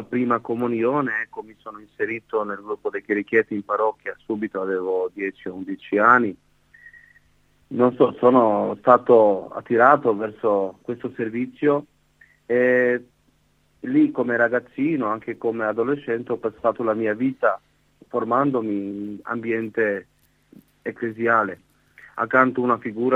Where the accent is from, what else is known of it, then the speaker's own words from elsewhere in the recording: Zagreb, City of Zagreb, Croatia; sono dal 95, nato in agosto, sono nato e cresciuto a Zagabria in Croazia e sono ultimo dei 7 figli, una famiglia numerosa di tradizionale cattolica